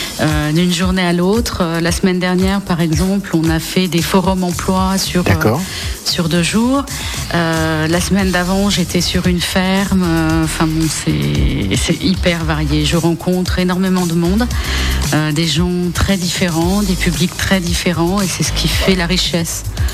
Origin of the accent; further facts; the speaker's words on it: Île-de-France, France; Région parisienne, Val d'Oise.